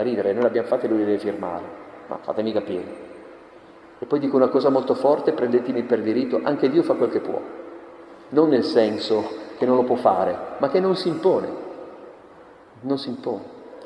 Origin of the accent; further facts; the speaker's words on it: Aosta Valley, Italy; quando il Papa veniva in vacanza dalle mie parti, in Valle d'Aosta